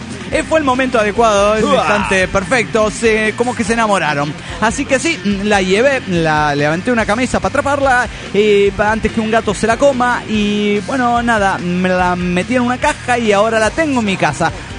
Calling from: Chetumal, Quintana Roo, Mexico; de Chetumal, Quintana Roo, México.

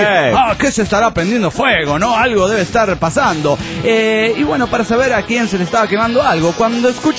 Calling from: Guadalajara, Jalisco, Mexico; Desde Guadalajara, Jalisco, México.

